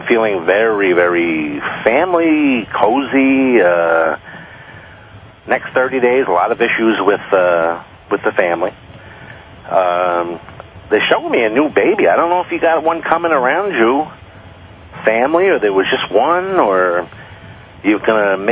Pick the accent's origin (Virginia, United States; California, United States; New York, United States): New York, United States; I'm a New Yorker, anywhere from Albany to Manhattan.